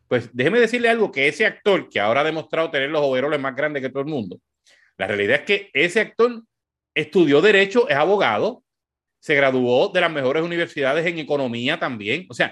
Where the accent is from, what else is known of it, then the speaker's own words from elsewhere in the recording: United States; Así que, bueno, uno como americano, pues también tiene no solamente la esperanza